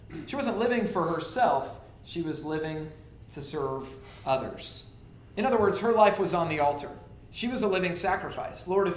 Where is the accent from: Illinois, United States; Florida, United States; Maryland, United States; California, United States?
Florida, United States; Orlando; When I was a kid growing up, I'd always get bothered by, I grew up in Orlando